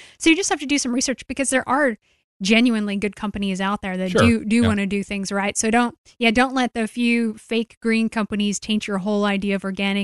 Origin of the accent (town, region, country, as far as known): Oregon, United States; born or raised there